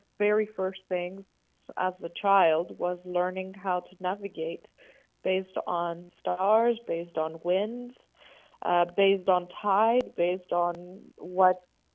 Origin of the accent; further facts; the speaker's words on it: New York, United States; born there; also born or lived in Canada / Switzerland / France / Belgium; There was a little bit of Greece, obviously. I was born in New York, but there was Canada, there was Switzerland, France, Belgium, a little bit all over, really.